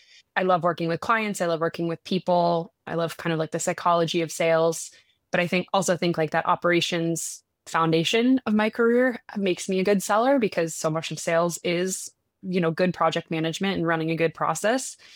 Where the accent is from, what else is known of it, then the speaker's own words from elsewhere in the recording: Florida, United States; I grew up in Florida, and both my parents are entrepreneurs.